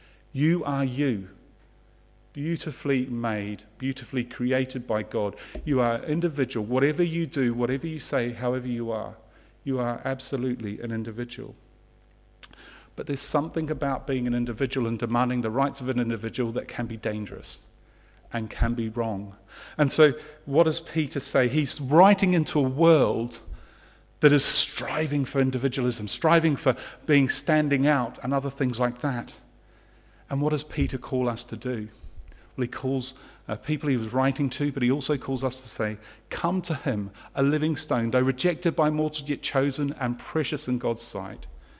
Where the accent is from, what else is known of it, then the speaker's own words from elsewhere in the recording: New Zealand; when I come from New Zealand